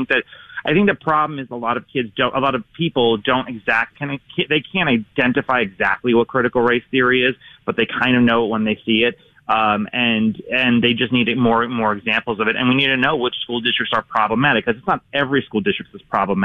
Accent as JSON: {"language": "English", "town": "New York City", "region": "New York", "country": "United States", "tie": "born or raised there", "said": "In New York City, in my hometown"}